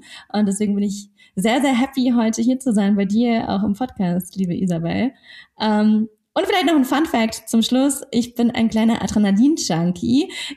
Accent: Munich, Bavaria, Germany; ich bin ein Münchner Kindel

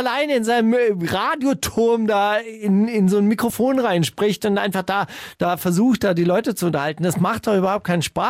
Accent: Stuttgart, Baden-Württemberg, Germany; Ich komme ja aus Stuttgart, dann gibt es den Cannstatter Wasen.

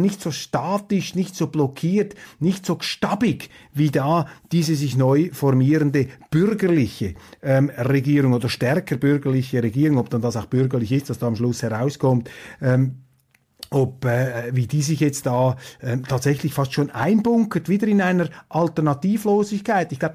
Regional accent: Switzerland

